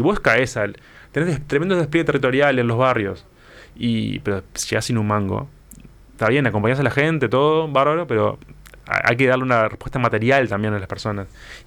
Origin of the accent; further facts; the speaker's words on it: Uruguay; ya hemos acordado colectivamente como sociedad uruguaya